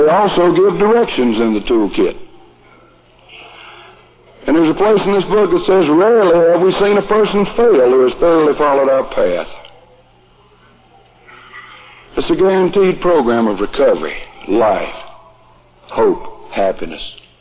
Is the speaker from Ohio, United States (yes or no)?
no; Dobson, North Carolina, United States